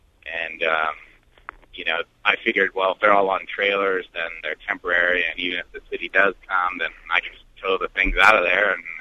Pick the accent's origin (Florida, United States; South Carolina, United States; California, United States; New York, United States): California, United States; Santa Cruz; I'm originally from Santa Cruz, and down there it's so expensive.